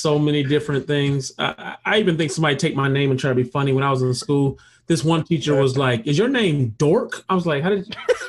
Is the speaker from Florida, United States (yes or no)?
no; Flint, Michigan, United States; also born or lived in Pontiac; I am a native of Michigan, Flint, Michigan, raised, not born. I was born in Pontiac, Michigan